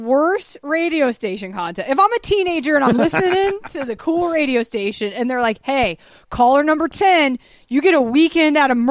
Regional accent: Atlanta, Georgia, United States; I grew up in Atlanta. Like, there's nothing where we grew up like

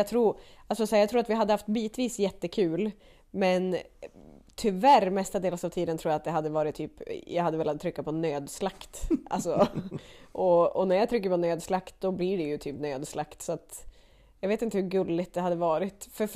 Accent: Norrland, Sweden; det är inbyggt som norrlänning, tror jag.

